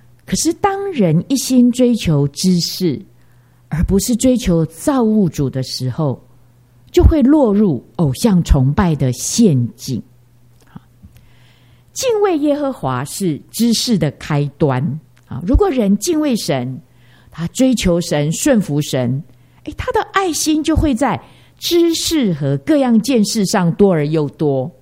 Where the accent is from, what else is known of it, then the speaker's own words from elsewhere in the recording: Taiwan; 你知道我们台湾人觉得很不可思议，我们都希望变白